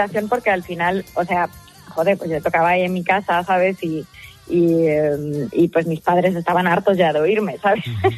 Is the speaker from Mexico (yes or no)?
no; Las Rozas, Community of Madrid, Spain; empecé tocando por los parques de mi pueblo, ahí en Las Rozas.